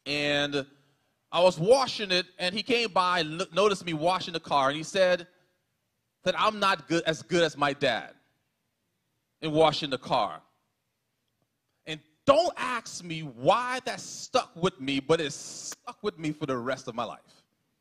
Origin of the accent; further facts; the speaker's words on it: Bahamas; But growing up in the Bahamas, at the time that I was born and grew up there, Haitians weren't really respected or welcomed by some Bahamians. It's a fact. And so even though I was born in the country